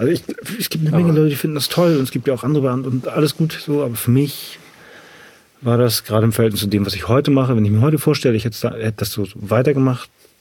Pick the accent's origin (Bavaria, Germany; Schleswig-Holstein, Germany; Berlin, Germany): Schleswig-Holstein, Germany; Ahrensburg; ich komme aus Ahrensburg